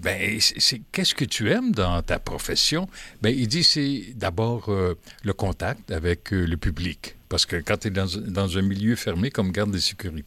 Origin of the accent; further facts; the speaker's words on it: Ottawa, Ontario, Canada; je me rappelle, quand j'étais jeune à Ottawa